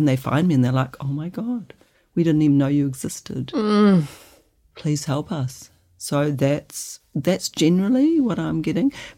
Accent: New Zealand; also born or lived in New Plymouth / Christchurch / Auckland; now in Whangamata, New Zealand; I'm from New Zealand. Mm-hmm. I was born in New Plymouth and I grew up in Wellington and Christchurch. And then I've lived in Auckland and now I live currently in Whangamata in the Coromandel. Mm. So I feel like I'm a Kiwi.

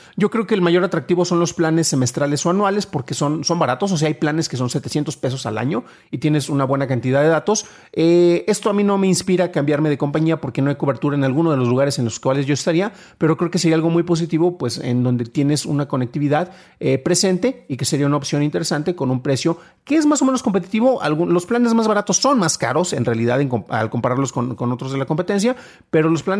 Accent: San Juan de los Lagos, Jalisco, Mexico; voy a poner el código postal de mi ciudad natal, San Juan de los Lagos, Jalisco

